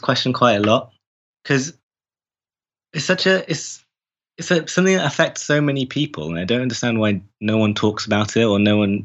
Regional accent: Lincoln, East Midlands, United Kingdom; Well, my dad is a GP, so he has his own practice in Lincoln, which is my hometown.

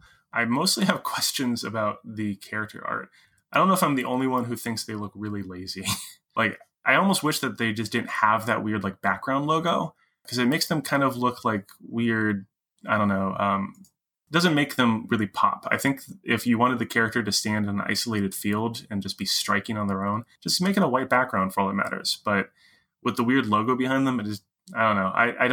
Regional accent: San Francisco, California, United States; now in Minnesota, United States; because I'm from San Francisco, and so my favorite convention in San Francisco is KublaCon. And I haven't been back in years since I moved out here to Minnesota

